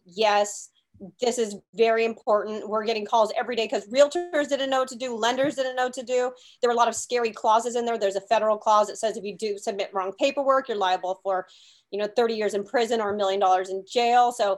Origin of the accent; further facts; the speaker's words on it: California, United States; I am a California girl, born and raised in California, went to Cal State Fullerton, graduated in 2001.